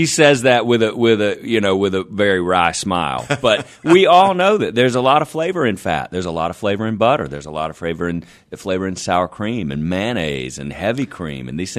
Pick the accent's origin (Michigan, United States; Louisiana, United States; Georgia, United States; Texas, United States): Georgia, United States; Albany; I'm born and raised in Albany, Georgia.